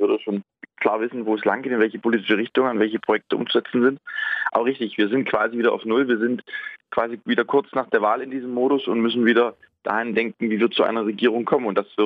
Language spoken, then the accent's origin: German; Torgau, Saxony, Germany; In Sachsen, wo ich ja wohne, wo ich in Torgau meine Heimatstadt ist